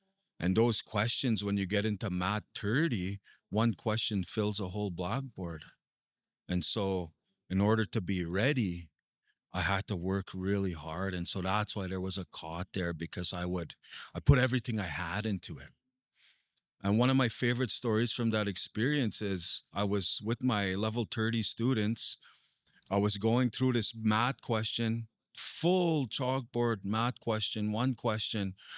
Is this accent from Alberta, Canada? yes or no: no; Beauval, Saskatchewan, Canada; moved away as an adult; Originally, I'm from a place called CP Sick. That's Beauval, Saskatchewan, northwest. Yeah.